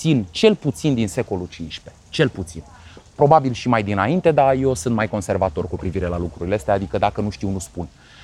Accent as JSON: {"language": "Romanian", "town": "Râmnicu Vâlcea", "region": "Vâlcea County", "country": "Romania", "tie": "born or raised there", "said": "unde m-am născut eu la Râmnicu Vâlcea, unde am copilărit eu, nu unde m-am născut, dar unde am copilărit."}